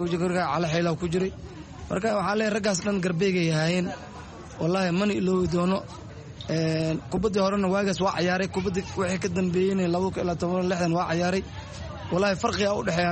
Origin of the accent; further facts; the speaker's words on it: Mogadishu, Banaadir, Somalia; also born or lived in Baidoa; aniga maxaan ku dhashay magaalada Baydhabo, gobolka Bay, waxaanu ku koray magaalada Muqdisho, gaar ahaan xaafadda Madiino.